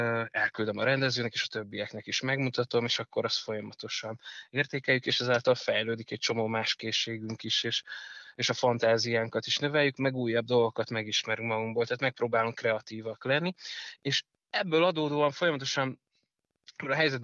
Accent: Dunakeszi, Pest, Hungary; also born or lived in Budapest; én aki Magyarországon születtem, Budapesten születtem, Dunakeszin nőttem föl

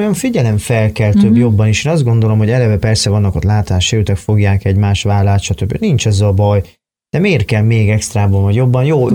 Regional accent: Odorheiu Secuiesc, Harghita, Romania; Én Székelyudvarhelyi vagyok Erdélyből

